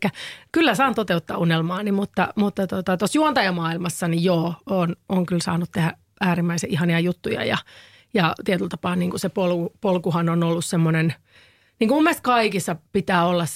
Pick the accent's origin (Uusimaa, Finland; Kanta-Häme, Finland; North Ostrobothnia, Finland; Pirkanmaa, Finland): Uusimaa, Finland; Helsinki; on 43-vuotias perheenäiti Helsingistä. Mä oon syntyperäinen helsinkiläinen ja 2 lapsen äiti naimisissa.